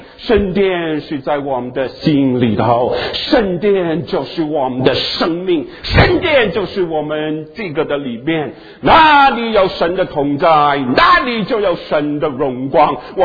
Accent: China; Yes， 我们中国人不是这么风俗吗？我们不是有这么习惯吗？

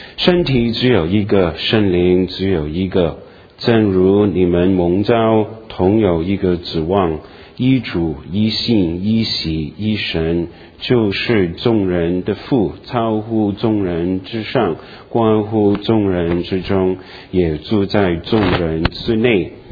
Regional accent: Hong Kong; also born or lived in Guangdong, China; 那我是广东的，我是这个在广东出生，在这个香港长大，是从香港来的。

